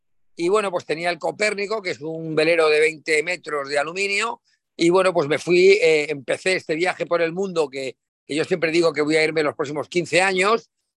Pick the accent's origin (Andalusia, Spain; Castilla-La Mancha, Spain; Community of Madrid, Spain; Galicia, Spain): Community of Madrid, Spain; Madrid; moved away; Yo soy de Madrid, en Madrid.